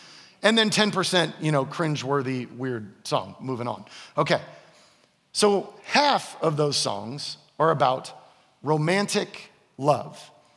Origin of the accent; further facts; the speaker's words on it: Gainesville, Florida, United States; because I'm from Gainesville, Florida, and all my friends are diehard Florida fans.